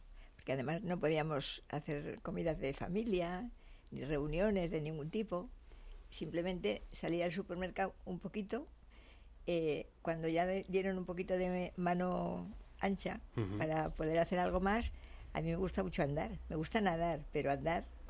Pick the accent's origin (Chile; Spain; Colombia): Spain; Zaragoza, Aragon; now in Madrid, Spain; Zaragoza, que es donde vivían ellos, y hasta que me casé, y nos casamos, y entonces vine otra vez a Madrid, y ya me considero más madrileña que ya llevo más años aquí